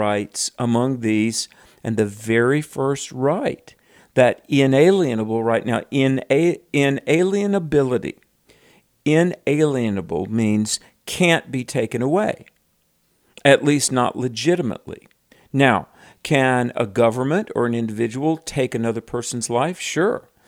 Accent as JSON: {"language": "English", "region": "the South", "country": "United States", "tie": "born or raised there", "said": "I'm from the Bible Belt. I grew up in the South. I grew up around what were called FDR Democrats, and a lot of very, very, very godly people were lifelong Democrats in the South."}